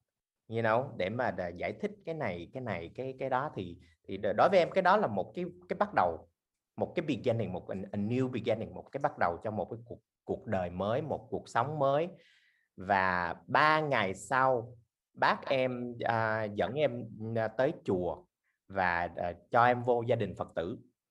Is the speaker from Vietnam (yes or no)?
no; Olympia, Washington, United States; now in Orange County, United States; Em lớn lên ở Olympia, Washington. And tới học xong high school là em đi học fashion đại học ở California, ở Los Angeles. Và bây giờ là em đang sống ở Orange County.